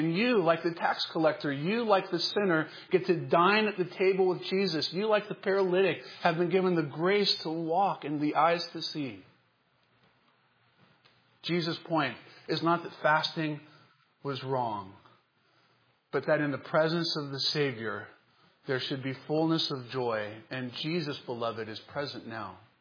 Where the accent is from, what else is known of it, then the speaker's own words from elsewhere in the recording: North Carolina, United States; When I was not yet a Christian, growing up in the South in North Carolina, where cultural Christianity gives a rather poor imitation of true Christianity